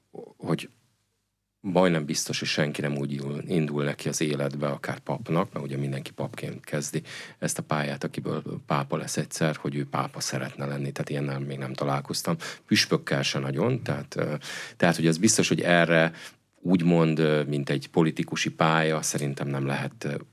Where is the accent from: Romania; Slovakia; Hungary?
Hungary; A másik, én magyarként ott szinte kétszeresen felújongtam, mert hogy ugye Budapesten, amikor itt volt Ferenc pápa